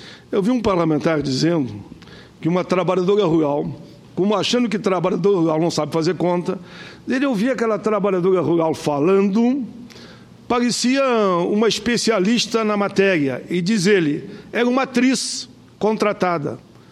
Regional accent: Caxias do Sul, Rio Grande do Sul, Brazil; como eu sou do interior de Caxias do Sul, também conheço

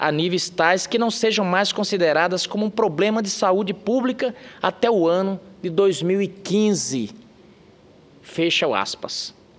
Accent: Rondonópolis, Mato Grosso, Brazil; como brasileiro, claro, mas me incomoda também como mato-grossense. Pois meu estado, Mato Grosso, é o recordista em prevalência da doença. E Rondonópolis, cidade onde me criei

